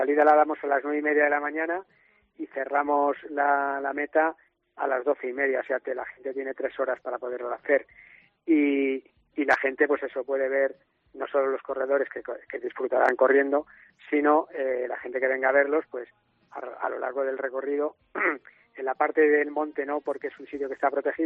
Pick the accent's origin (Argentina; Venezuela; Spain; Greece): Spain; San Lorenzo de El Escorial, Community of Madrid; la gente que somos de aquí de San Lorenzo del Escorial, en vivir y estar en un sitio que es espectacular.